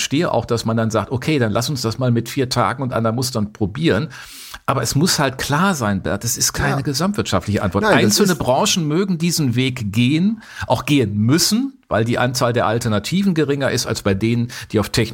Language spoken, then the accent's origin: German; Düsseldorf, North Rhine-Westphalia, Germany; born there; ist ja immer meine Geburtsstadt.